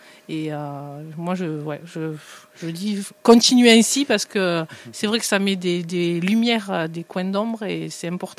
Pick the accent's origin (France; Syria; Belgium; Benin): France; Pamiers, Occitanie; born there; Moi, je suis née à Pamiers, donc voilà, hein, je suis à Pamiers souche.